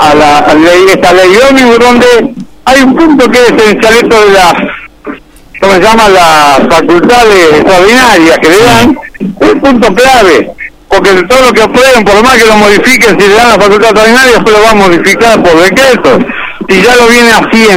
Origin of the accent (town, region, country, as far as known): Argentina